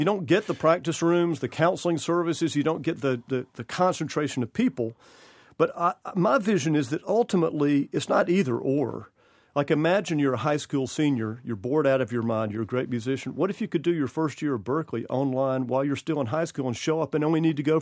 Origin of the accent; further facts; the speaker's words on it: Georgia, United States; I think growing up in Georgia in the middle of the Civil Rights Movement, and you think back, my schools were segregated until the 7th grade.